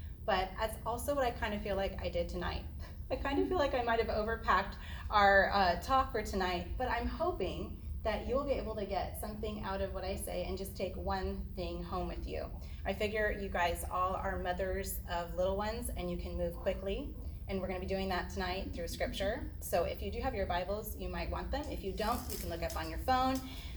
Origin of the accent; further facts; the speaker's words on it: California, United States; And I'm from California